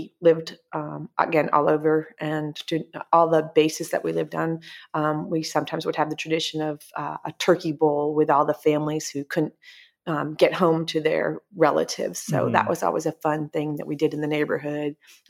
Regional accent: New England, United States; as well as some of the recipes that I grew up with in New England, with apples and cranberries and things like that.

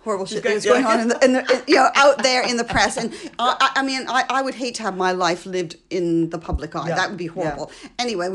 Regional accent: Canada; also born or lived in France; But my father's Canadian. My mother's French. I was born in France. We moved to Canada when I was six.

